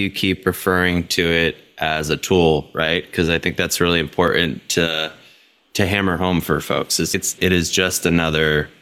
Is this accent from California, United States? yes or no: no; New York, United States; As a New Yorker who loves the beach